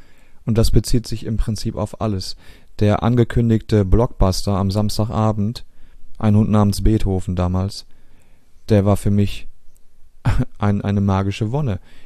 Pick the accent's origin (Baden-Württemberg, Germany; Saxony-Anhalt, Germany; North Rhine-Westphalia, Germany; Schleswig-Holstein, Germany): North Rhine-Westphalia, Germany; Ich bin auf dem Land aufgewachsen, überwiegend. Und meine Kindheit habe ich in einem kleinen Nest verbracht, nahe Xanten, umgeben vom Rhein und der Xantener Nordsee, einem Baggerloch.